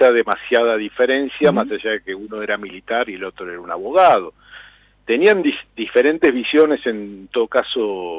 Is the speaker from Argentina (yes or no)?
yes; La Plata, Buenos Aires Province, Argentina; porque obviamente somos platenses y lo reivindicamos como hacedor de la ciudad de La Plata